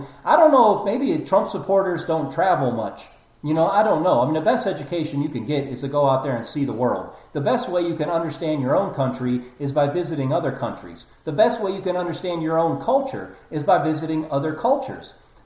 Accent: Ohio, United States; I mean, I'm from Ohio. Pennsylvania is my neighbor.

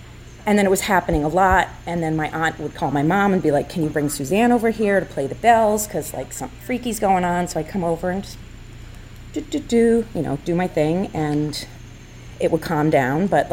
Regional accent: Massachusetts, United States; born there; Let's see. I was born in Massachusetts. There's a lot of ghosts in New England.

